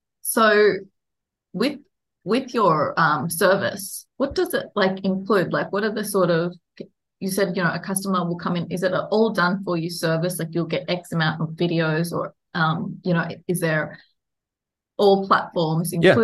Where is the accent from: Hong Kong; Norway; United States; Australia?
Australia; Being Australian